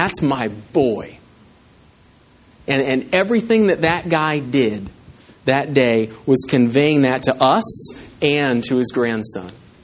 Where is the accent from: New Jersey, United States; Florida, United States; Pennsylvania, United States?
Florida, United States; we moved to Florida, and I grew up in Florida, and if you know anything about March in Florida, spring training baseball is there.